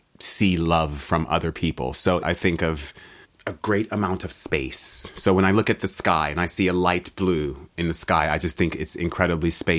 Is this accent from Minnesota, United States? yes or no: no; Washington, District of Columbia, United States; I was born in Washington, D.C., so it was where I grew up was probably a 98% black community. So my point of identity was never being black.